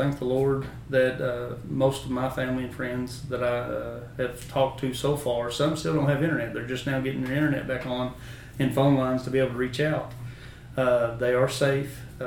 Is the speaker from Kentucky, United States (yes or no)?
yes; Kentucky, United States; moved away; I was born and raised in Letcher County. I moved out. My parents divorced. Is one of the biggest reasons we moved out.